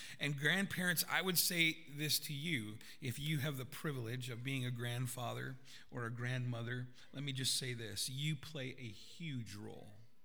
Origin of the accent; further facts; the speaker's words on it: Vanderhoof, British Columbia, Canada; I grew up in the Gospel Chapel in Vanderhoof, British Columbia. I grew up in a local church